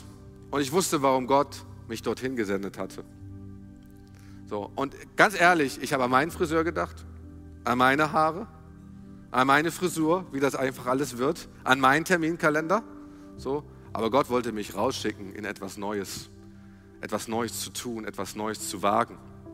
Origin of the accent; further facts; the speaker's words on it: Baunatal, Hesse, Germany; meine alte Heimatstadt Baunatal.